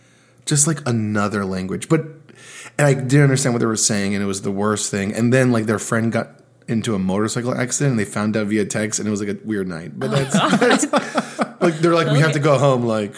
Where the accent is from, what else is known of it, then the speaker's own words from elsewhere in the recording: United States; born there; And I am first generation Israeli. I was born in America, but raised by Israelis.